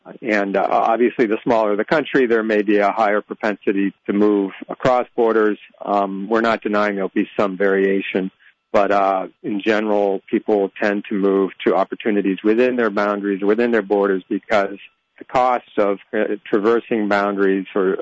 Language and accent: English; Massachusetts, United States; now in New York, United States; I mean, I live in New York, but I grew up in Massachusetts. I'm essentially a migrant, right?